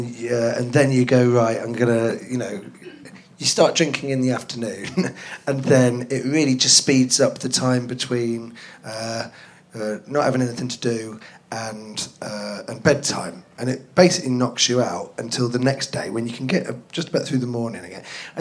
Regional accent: London, United Kingdom; Yeah, but I grew up in Finsbury Park, so that's north.

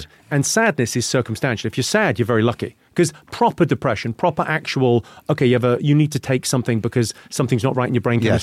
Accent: Slough, South East England, United Kingdom; I grew up in a place called Slough, in and around Slough. So Irish immigrant parents, so first generation immigrant to the UK.

